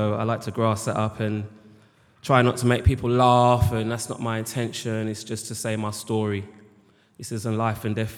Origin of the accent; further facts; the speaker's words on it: Leyton, London, United Kingdom; I was brought up in East London, Leighton, near Oliver Close, near Leighton Orient.